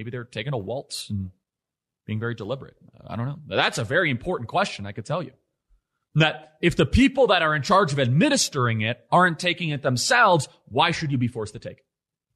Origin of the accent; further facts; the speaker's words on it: Chicago, Illinois, United States; It's a word that I was raised, I'm from Chicago, suburbs of Chicago, and I was always raised to believe that discrimination was evil.